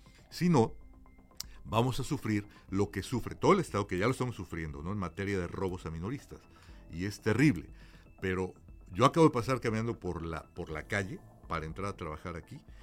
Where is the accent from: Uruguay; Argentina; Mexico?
Mexico; Cuando era niño, había una marca en México, creo que ya no existe.